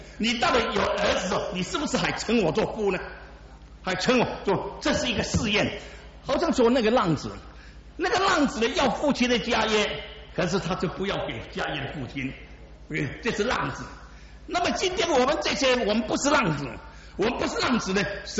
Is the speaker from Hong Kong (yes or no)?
no; Singapore; 我是新加坡人，南洋人比较土，南洋人不知道天多高地多厚